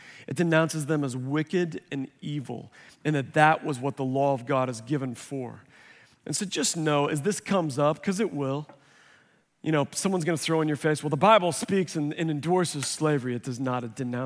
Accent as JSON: {"language": "English", "region": "Missouri", "country": "United States", "tie": "born or raised there", "said": "dude, I grew up in Missouri. We had LPA dances all the time."}